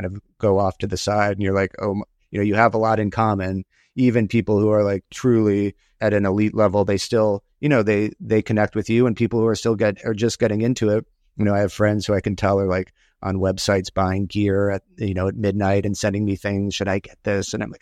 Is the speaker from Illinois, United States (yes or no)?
no; Minnesota, United States; I'm from Minnesota. I went smallmouth bass fishing in Wisconsin.